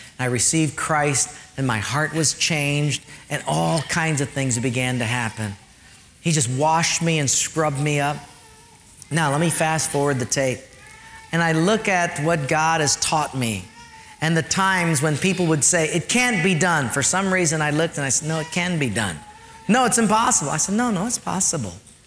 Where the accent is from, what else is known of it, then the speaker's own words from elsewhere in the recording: Hawaii, United States; I was raised in Palola Valley, and at an early age, there was a messy divorce. They split our family up. Half of us went to live in Japan, half stayed here.